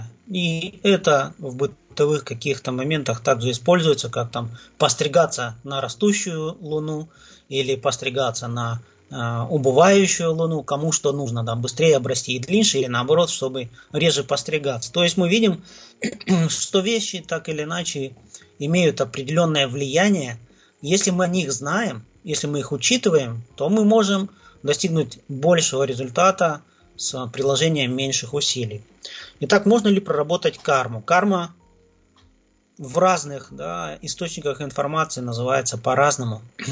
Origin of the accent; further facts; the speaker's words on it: Krasnodar, Krasnodar Krai, Russia; я из Краснодара.